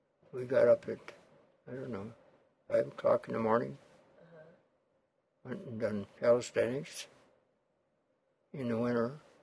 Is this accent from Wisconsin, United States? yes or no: yes; Wisconsin, United States; born there; No, I was born in Northern Wisconsin.